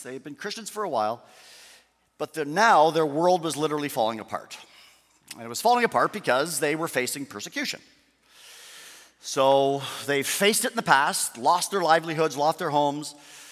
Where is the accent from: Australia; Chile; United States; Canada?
Canada; In my home country of Canada